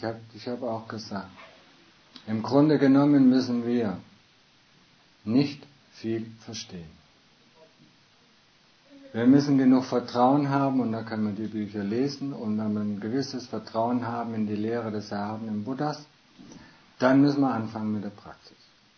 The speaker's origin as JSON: {"language": "German", "town": "Augsburg", "region": "Bavaria", "country": "Germany", "tie": "born or raised there", "also_born_or_lived": "Stuttgart / United States / Hamburg / England", "said": "Wisst ihr eigentlich, dass ich ein gebürtiger Stuttgarter bin? Stuttgart-Wallingdorf geboren. Zufall, oder? Meiching in Landhaussiedlung aufgewachsen. Ja, in einigen Teilen von Deutschland gelebt. Augsburg danach aufgewachsen. USA studiert, Hamburg gearbeitet"}